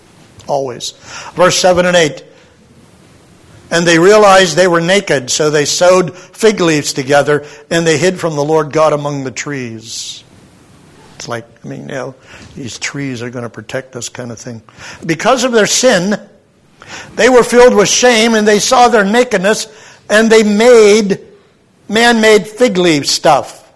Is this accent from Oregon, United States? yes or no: no; Pennsylvania, United States; From the time that I was a teenager growing up in southwestern Pennsylvania